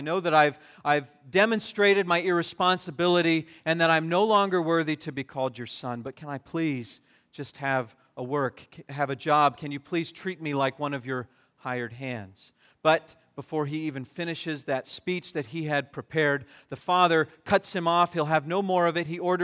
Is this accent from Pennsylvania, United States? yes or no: no; California, United States; I grew up in Southern California, and out west there's a chain of family restaurants called Marie Callender's.